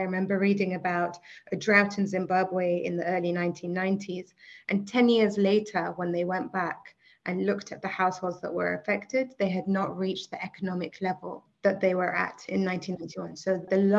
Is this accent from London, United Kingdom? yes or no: yes; London, United Kingdom; now in Germany; My name is actually from Iraq, where both my parents are from. I was born and raised in London, and I now live in Germany